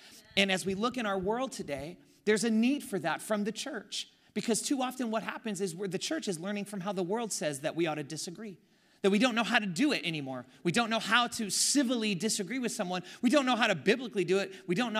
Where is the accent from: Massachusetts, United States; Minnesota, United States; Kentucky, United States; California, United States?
California, United States; Oakland; I'm from Oakland, so I could talk about Oakland Raiders, okay?